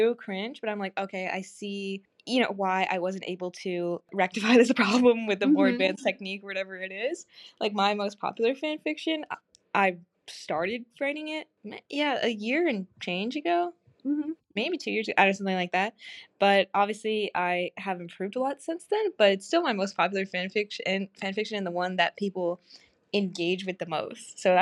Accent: United States; But yeah, I am American

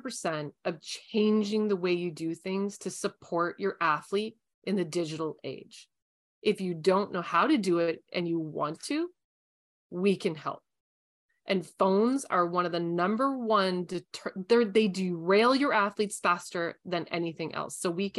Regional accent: Canada; I am from Canada. I'm a multi-sport athlete. I was raised with brothers.

